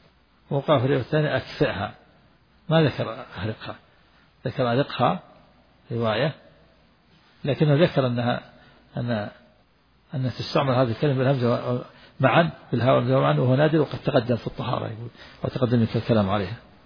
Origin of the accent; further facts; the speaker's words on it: Al-Qassim, Saudi Arabia; ونحن أدركنا هذا في القرى عندنا في القصيم, كان المؤذن أذان الفجر إذا أذن أسمعها البلد كلها, لما كنا صغار